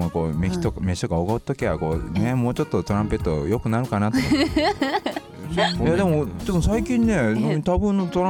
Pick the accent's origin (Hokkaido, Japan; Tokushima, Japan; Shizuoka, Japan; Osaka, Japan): Tokushima, Japan; 俺四国なんですよ僕ね、四国の徳島出身で、